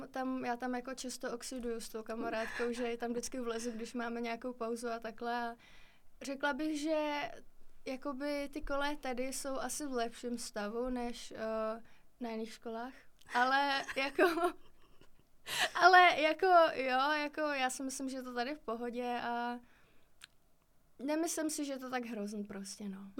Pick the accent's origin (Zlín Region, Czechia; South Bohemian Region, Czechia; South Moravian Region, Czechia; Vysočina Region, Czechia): South Bohemian Region, Czechia; Borová Lada; Jsem ze Šumavy, přesněji z Borových Lad. To je malinká vesnička. Je to vlastně na hranicích s Německem.